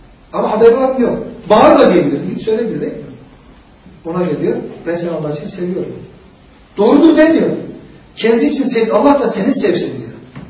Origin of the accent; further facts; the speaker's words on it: Malatya, Turkey; Aksi halde valla ben dinimi İstanbul'da öğrendim, Malatyalıyım.